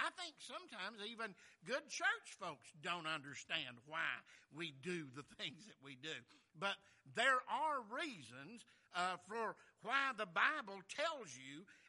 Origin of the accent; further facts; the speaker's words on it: Rossville, Georgia, United States; And so, you know, I'm from Rossville, Georgia.